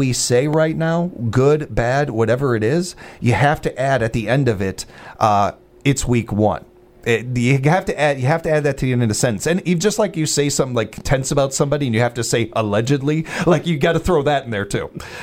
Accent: Chicago, Illinois, United States; also born or lived in Wisconsin; But as a Chicagoan, as a lifelong friend of that team and lover of that team, somebody who spent over 20 years in the, you know, Packer country and everything

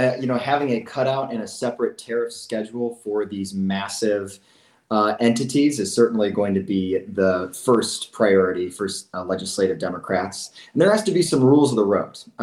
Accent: Racine, Wisconsin, United States; also born or lived in Russia; I was born halfway across the world and picked out of an orphanage from Russia at the age of two, and raised in the heart of the city of Racine, product of my public schools, product of my neighborhood.

